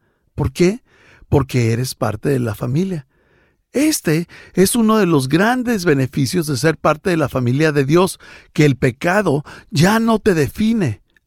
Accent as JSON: {"language": "Spanish", "country": "United States", "said": "Sí, soy norteamericano, pero hay algo más importante que eso."}